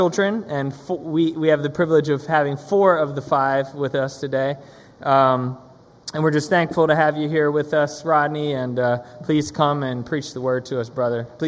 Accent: Lancaster, Pennsylvania, United States; born there; and I was born in Lancaster, so I have a slight affection for it.

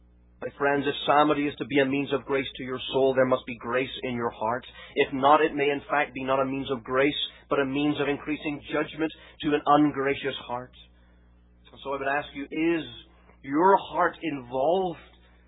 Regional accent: Northern Ireland, United Kingdom; But I'm from Northern Ireland. I'm not American. I'm a British citizen.

